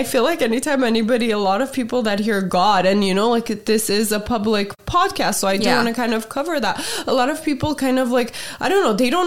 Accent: United States; Especially that we grew up in America.

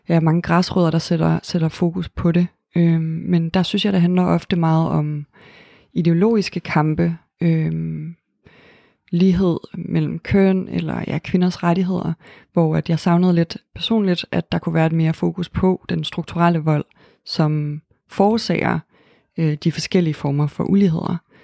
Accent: North Denmark Region, Denmark; moved away as an adult; now in Copenhagen, Denmark; jeg er 32 år. Jeg bruger hun-hende pronomener. Jeg er født og opvokset i Nordjylland, og så flyttede jeg til København for lige knap 12 år siden.

